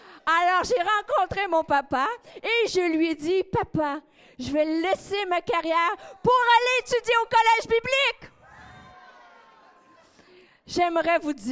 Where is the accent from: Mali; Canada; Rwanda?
Canada; Quebec; Je ne sais pas si c'est pareil pour vous à Paris, mais chez moi, au Québec, se convertir, aller à l'église...